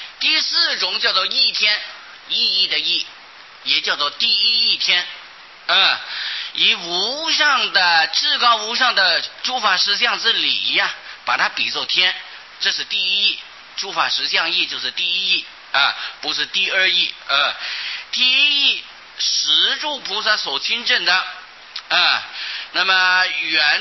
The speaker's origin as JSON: {"language": "Chinese", "country": "China", "said": "是我们中国人对于修仙成就长生不老的称呼啊"}